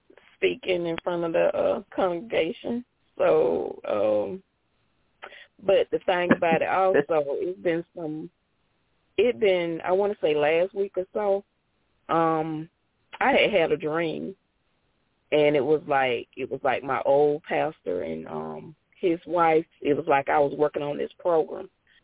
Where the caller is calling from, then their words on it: Charlotte, North Carolina, United States; I'm in Charlotte, North Carolina.